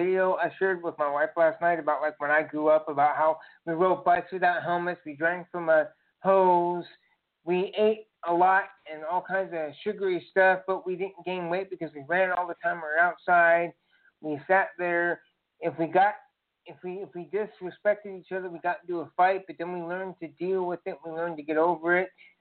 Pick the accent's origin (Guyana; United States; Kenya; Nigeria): Kenya; He come from my home country of Kenya, Africa, and to go up to become leader of the free world